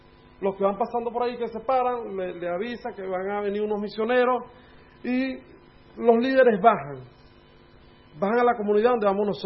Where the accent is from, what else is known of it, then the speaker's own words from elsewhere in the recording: Puerto Ayacucho, Amazonas, Venezuela; Estoy de ahí, de Puerto de Ayacucho, y ahí lo que me hay es indígena, porque de donde yo soy es la capital